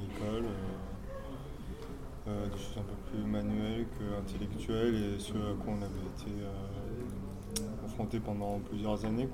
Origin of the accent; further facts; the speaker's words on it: Poitiers, Nouvelle-Aquitaine, France; moved away as an adult; Moi, j'ai grandi dans la région de... Enfin, j'ai grandi à Poitiers en partie, ouais. J'ai passé toute mon enfance là-bas, de l'école primaire au lycée. Et je suis parti il y a quelques années, quand j'avais 18 ans, pour faire mes études.